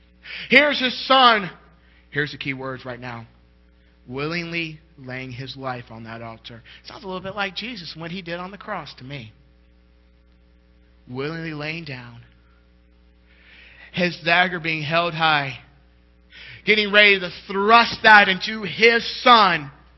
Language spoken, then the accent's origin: English; Shreveport, Louisiana, United States; born there; But I was born in Shreveport, Louisiana, at the LSU Medical Center.